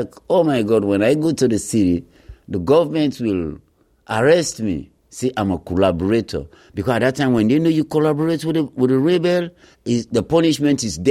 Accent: Sierra Leone; I'm from Sierra Leone, West Africa.

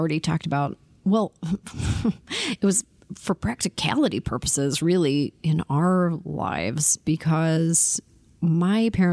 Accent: Toronto, Ontario, Canada; born or raised there

